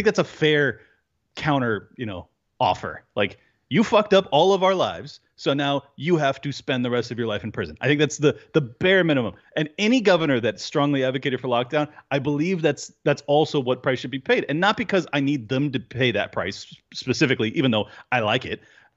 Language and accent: English; California, United States; Hey, respectfully, I'm yeah, Californian.